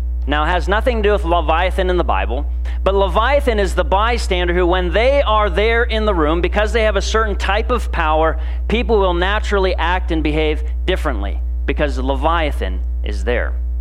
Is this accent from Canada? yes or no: yes; Canada; sometimes when I get around Canadians, my accent reverts a little bit.